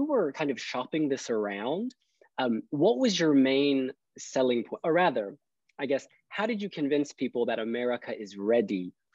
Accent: Georgia, United States; So I grew up in Georgia, and we love beauty pageants.

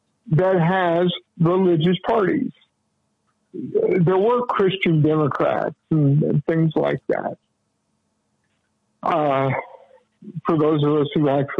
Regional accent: Indianapolis, Indiana, United States; Unfortunately, in my hometown of Indianapolis, the John Bitch Society.

